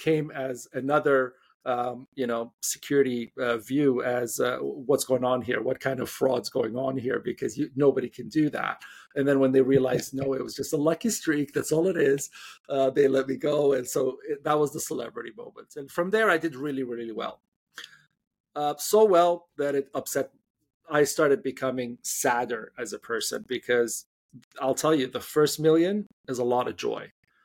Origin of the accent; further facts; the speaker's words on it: Dubai, United Arab Emirates; also born or lived in Switzerland / Canada; I was born in Dubai, did part of my schooling in Dubai, part in Switzerland, moved to Canada for university